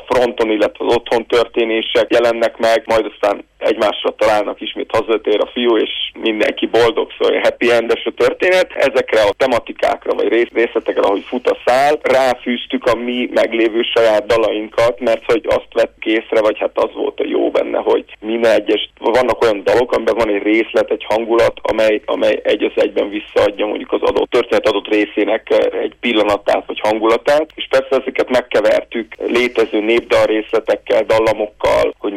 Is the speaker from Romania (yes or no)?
yes; Székely Land, Romania; mi kötődünk hozzá, mint székelyföldi emberek